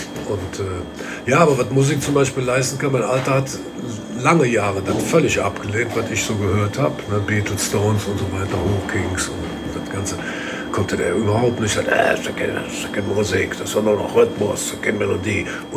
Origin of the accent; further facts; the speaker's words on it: Cologne, North Rhine-Westphalia, Germany; Der wohnt ja in Nippes, der wohnt ja quasi in meiner Heimat.